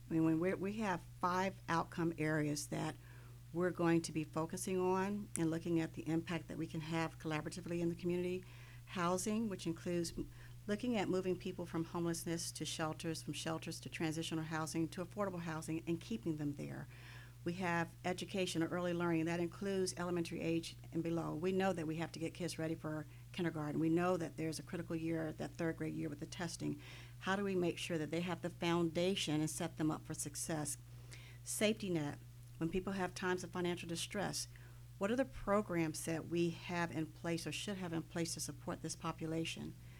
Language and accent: English; Miami, Florida, United States; I will admit that I came here kicking and screaming because I grew up in Miami